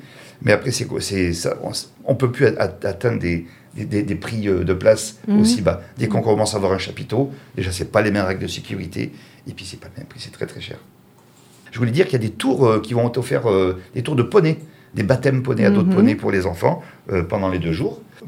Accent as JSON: {"language": "French", "town": "Soyaux", "region": "Nouvelle-Aquitaine", "country": "France", "tie": "born there", "said": "une autre journée dans le 16, vers où je suis né, vers Soyaux."}